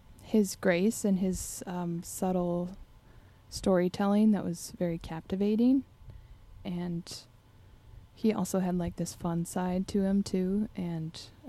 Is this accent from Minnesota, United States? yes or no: yes; Duluth, Minnesota, United States; I am from Duluth, so I grew up in Duluth.